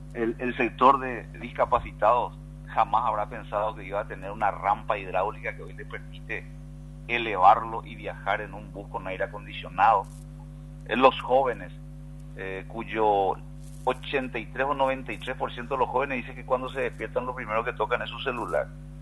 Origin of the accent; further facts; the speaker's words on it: Paraguay; somos nosotros los paraguayos los que usamos el servicio.